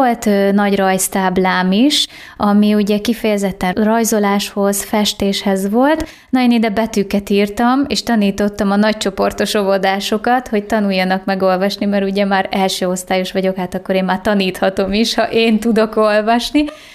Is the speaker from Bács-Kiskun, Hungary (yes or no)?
yes; Érsekcsanád, Bács-Kiskun, Hungary; now in Kiskunhalas, Hungary; Baja mellől egy kis településről származom, Érsekcsanádról, és egy 2 évvel ezelőtt a férjem munkája miatt költöztünk ebbe a városba, Kiskunhalasra.